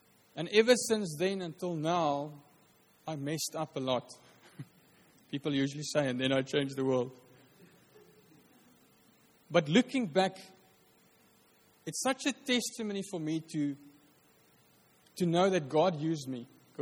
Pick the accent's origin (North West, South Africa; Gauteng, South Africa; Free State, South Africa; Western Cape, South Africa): Free State, South Africa; Because I'm from the Free State.